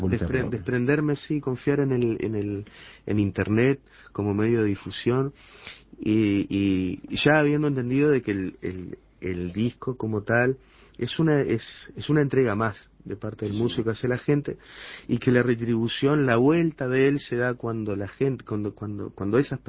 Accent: Sauce, Canelones, Uruguay; also born or lived in Montevideo; Yo soy nacido en Montevideo, pero criado en Sauce. Mi familia actualmente vive en Villa Argentina.

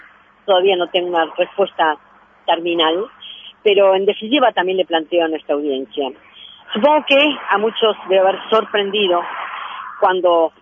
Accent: Montevideo, Uruguay; soy una montevideana cabal

